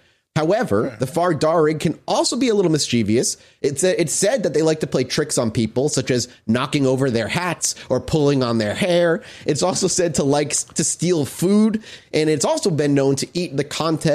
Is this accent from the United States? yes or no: no; Ireland; I'm Irish.